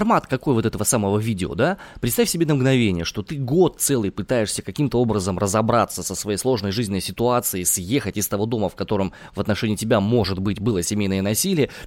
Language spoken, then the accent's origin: Russian; Omsk, Omsk Oblast, Russia; из Омска.